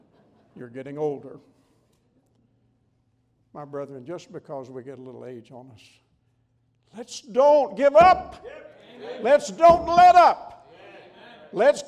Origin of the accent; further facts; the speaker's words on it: the South, United States; now in Maryland, United States; I hear that I have an accent. No, I grew up in the South. But we left the South a long time ago.